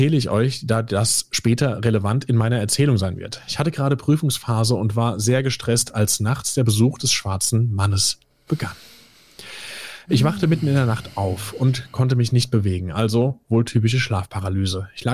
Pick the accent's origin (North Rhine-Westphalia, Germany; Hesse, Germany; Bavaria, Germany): Hesse, Germany; born there; now in Hamburg, Germany; bin 39 Jahre alt. Ich wohne mit meinem Mann und meinen 3 Töchtern in Hamburg, bin aber gebürtige Hessin, so wie wir.